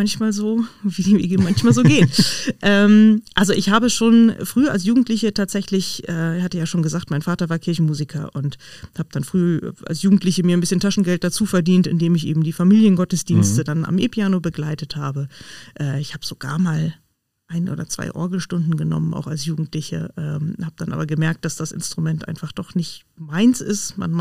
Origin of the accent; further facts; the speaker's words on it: Ganderkesee, Lower Saxony, Germany; Diaspora-Gemeinde, also ich bin in Ganderkesee aufgewachsen, wo ja die Katholiken auch eher in der Minderheit sind.